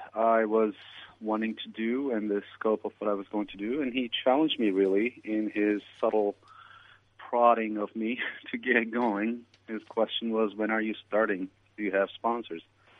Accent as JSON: {"language": "English", "country": "Turkey", "said": "I'm originally from Turkey, and he'd call me komşu, meaning neighbor."}